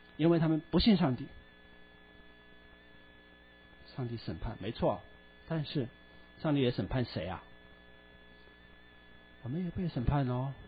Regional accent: China; 你会发现我们中国人马上就会说报应

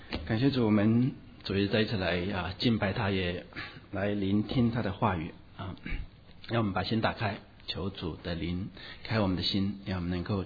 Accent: Hunan, China; 我们很不容易从北方回到了这个家里面，一路上这个坐火车坐了2天2夜到武汉，再也下不去了。我们湖南人太彪悍了

